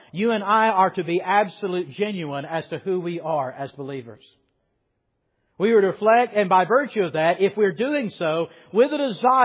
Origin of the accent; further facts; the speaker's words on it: Yorkville, Georgia, United States; Back where I grew up in Yorkville, Georgia, we used to call no doubt we were cheating and robbing from the Waltons. We used to call where we live Johnson Mountain.